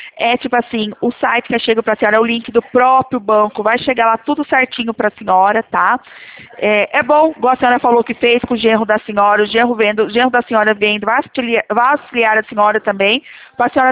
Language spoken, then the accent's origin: Portuguese; Leme, São Paulo, Brazil; Não, aqui a gente é de Leme, estado de São Paulo, interior, aqui Leme. Do lado de Araras, Campinas, Pirassununga, nessa região aqui.